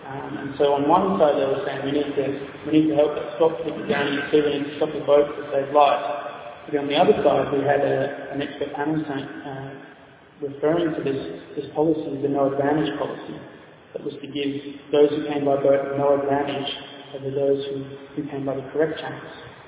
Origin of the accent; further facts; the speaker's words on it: Australia; I grew up in Australia